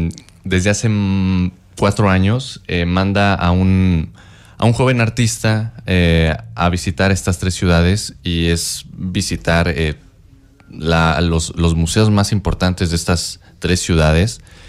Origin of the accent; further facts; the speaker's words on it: San Luis de la Paz, Guanajuato, Mexico; Yo soy originario de San Luis de la Paz, Guanajuato.